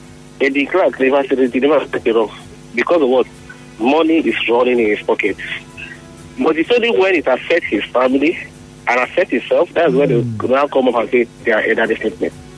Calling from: Nigeria; I'm calling from Nigeria.

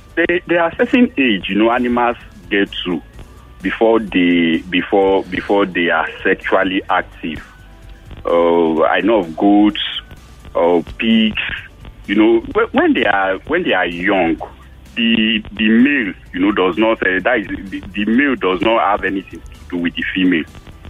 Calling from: Ekwe, Imo, Nigeria; and I'm calling from Ekwe.

